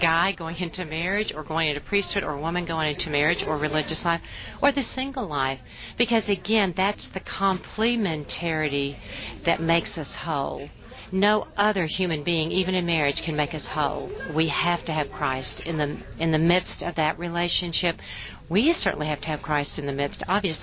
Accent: the South, United States; accent: southern; Listen to that priest over there, Father, mocking my southern accent.

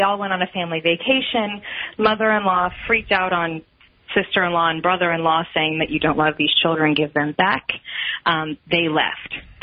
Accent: Texas, United States; No, I'm from Texas, so that's why.

